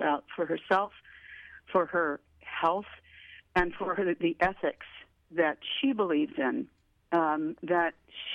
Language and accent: English; San Miguel, California, United States; I'm from San Miguel, California. Mm-hmm. And so I'm at the north end of San Luis Obispo County.